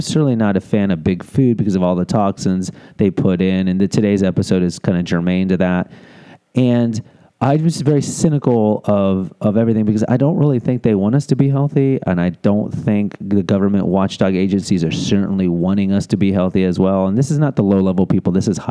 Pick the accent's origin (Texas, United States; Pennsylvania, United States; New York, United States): Texas, United States; Houston; If you don't know my backstory, I am from Houston, Texas. And I was a morbidly overweight child for my entire childhood and adolescence.